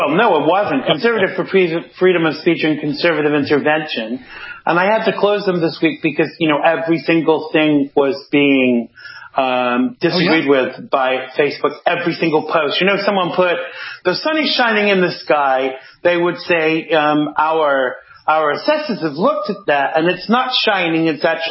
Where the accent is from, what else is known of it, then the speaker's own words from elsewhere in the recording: New York, United States; my home state is New York